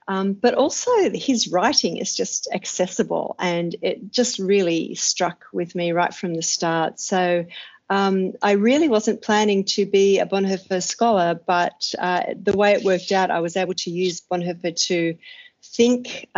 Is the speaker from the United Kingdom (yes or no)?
no; Australia; you can probably tell from my terrible accent that I'm Australian